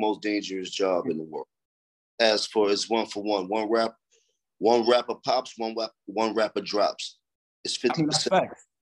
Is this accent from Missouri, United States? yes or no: no; Bronx, New York, United States; also born or lived in Harlem; So I grew up in the Bronx and Harlem. These areas are flooded with a lot of Latin heritage, and this is how we learn how to talk Spanish, which we call Spanglish.